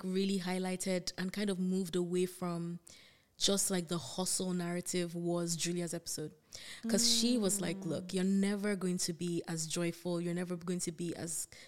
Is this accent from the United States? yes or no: no; Nigeria; now in United Kingdom; I'm an immigrant. Like, I came from Nigeria, yeah, to the UK 5 years ago.